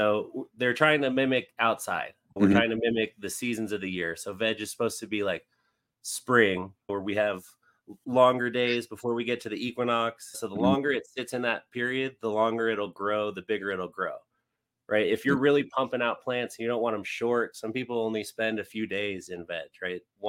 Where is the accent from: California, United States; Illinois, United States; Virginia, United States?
California, United States; now in Colorado, United States; California originally. I've been in Colorado a long time.